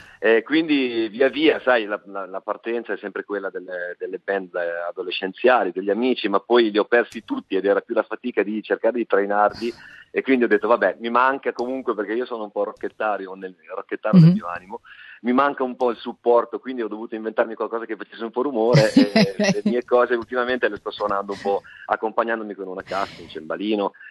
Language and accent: Italian; Ferrara, Emilia-Romagna, Italy; born there; now in Milan, Italy; io sono nato a Ferrara